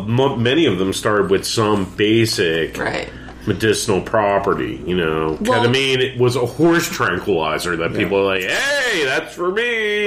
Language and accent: English; East Coast, United States; So I come from the East Coast. The tighter you are in a grouping, the more rules there are.